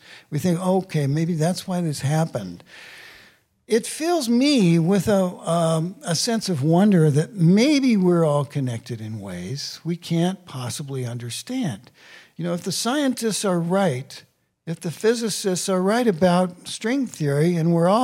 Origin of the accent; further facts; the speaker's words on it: Kansas, United States; this is about 20 years ago, and I'm from Kansas.